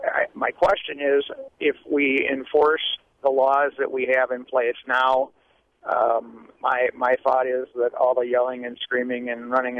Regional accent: United States; it's embarrassing to me currently as an American that we have one party that has Donald Trump leading

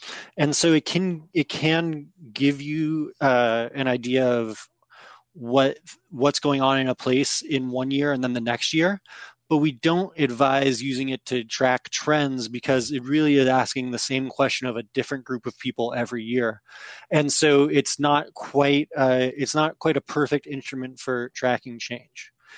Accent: California, United States; now in New York, United States; And so I'm from California and live in New York, and I don't know enough about Eau Claire or any of the other cities on the dashboard

